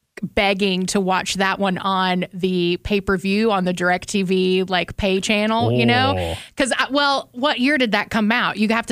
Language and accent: English; Naples, Florida, United States; also born or lived in Georgia, United States; So growing up, I'm actually from Florida. People think that I'm from Alabama and I'm from Florida. I moved here from Georgia. So some people think I'm from Georgia, but no, I'm from Florida.